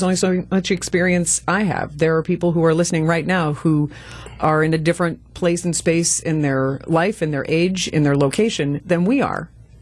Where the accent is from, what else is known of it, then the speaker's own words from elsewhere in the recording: Louisville, Kentucky, United States; now in Milwaukee, United States; I grew up in Louisville, Kentucky, so I always say I'm a Milwaukeean by choice, not by birth.